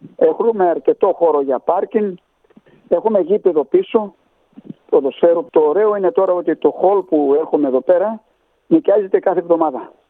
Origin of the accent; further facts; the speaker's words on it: Larissa, Thessaly, Greece; Εγώ είμαι από τη Λάρισα